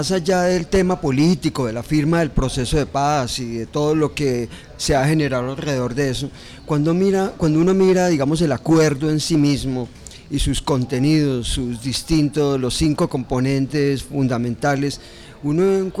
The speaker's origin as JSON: {"language": "Spanish", "country": "Colombia", "said": "Tengo la expectativa y también la esperanza como colombiano, y el optimismo también"}